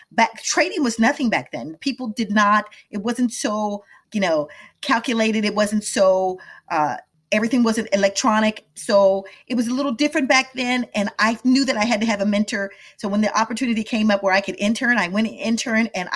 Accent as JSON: {"language": "English", "region": "Midwest", "country": "United States", "tie": "born or raised there", "also_born_or_lived": "Washington, D.C., United States / Atlanta, United States", "said": "So my background story is I grew up in the Midwest and ended up going to school in Washington, D.C., went to a HBCU there and did well."}